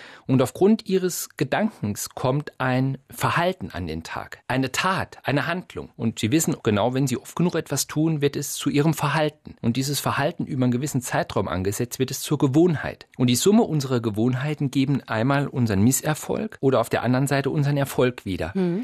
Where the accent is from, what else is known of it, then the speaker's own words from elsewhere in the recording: Saarbrücken, Saarland, Germany; Ich komme da aus Saarbrücken, lebe zwar jetzt im Rheinland